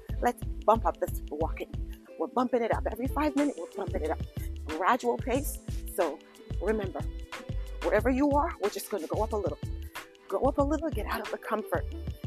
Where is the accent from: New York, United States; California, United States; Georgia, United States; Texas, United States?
New York, United States; for those of you who don't know, I'm from New York. We walk very fast in New York.